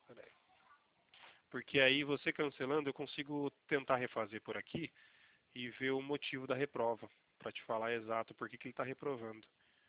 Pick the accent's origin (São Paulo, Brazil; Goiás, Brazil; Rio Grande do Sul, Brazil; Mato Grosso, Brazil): São Paulo, Brazil; Campinas; Não, não, sou de Campinas.